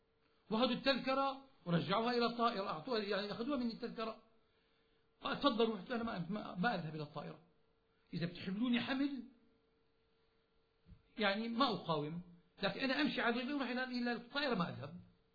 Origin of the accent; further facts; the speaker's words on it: Damascus, Damascus Governorate, Syria; أنا من دمشق